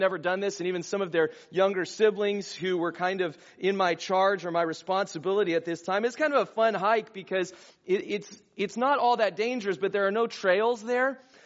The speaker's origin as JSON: {"language": "English", "region": "California", "country": "United States", "said": "because, again, we're kids from Southern California. We don't know. We live in a desert, for crying out loud."}